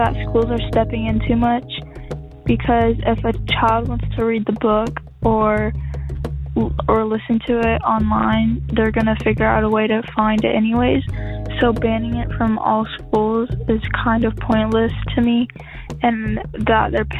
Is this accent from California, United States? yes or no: no; Palm Coast, Florida, United States; I'm from Palm Coast. I'm in seventh grade